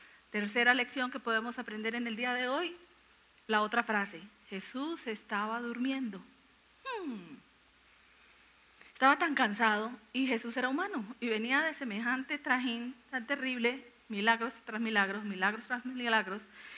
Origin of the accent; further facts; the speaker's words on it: Santander, Colombia; yo soy santandereana